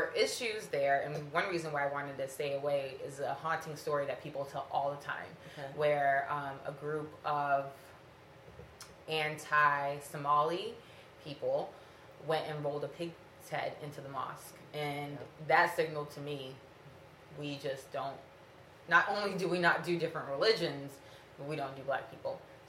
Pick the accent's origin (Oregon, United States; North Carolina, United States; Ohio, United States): North Carolina, United States; also born or lived in Ivory Coast; I am 31 years old. I am originally from the Ivory Coast, raised in North Carolina, and I've worked in Lewiston for about a year and a half.